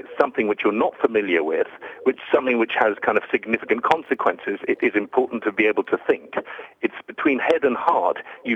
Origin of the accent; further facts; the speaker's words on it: United Kingdom; Basically, we have a role as a European, a role as being British, and a role as being ourselves.